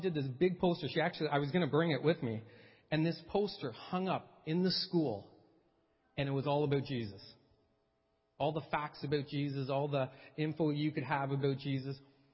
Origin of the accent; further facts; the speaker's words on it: Canada; I know we're Canadian.